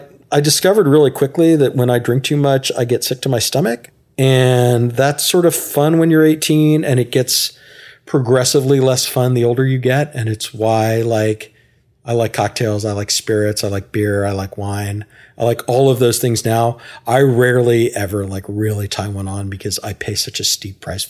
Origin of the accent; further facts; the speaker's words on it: Houston, Texas, United States; Like, even though I grew up in Houston, like I didn't eat sushi for the first time until I was in college.